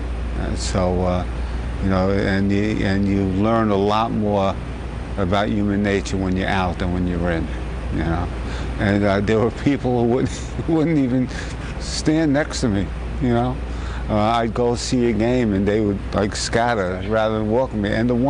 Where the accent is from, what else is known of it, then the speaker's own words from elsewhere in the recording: West New York, New Jersey, United States; I was raised in West New York, lived in a cold water flat on Tyler Place